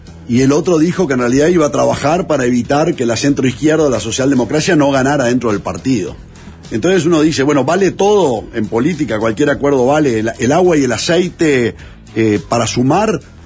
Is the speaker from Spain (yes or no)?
no; Uruguay; como uruguayo